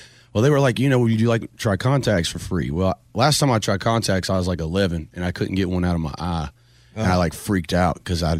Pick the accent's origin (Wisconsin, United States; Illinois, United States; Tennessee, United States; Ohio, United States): Tennessee, United States; Nashville; I grew up right here in Nashville.